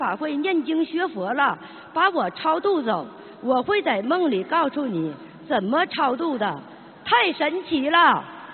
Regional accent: Harbin, Heilongjiang, China; 我今年44岁，28岁开始供佛

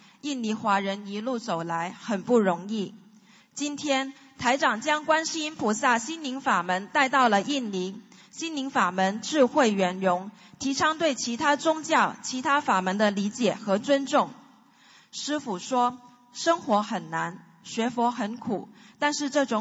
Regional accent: Guangdong, China; 我的老家在广东

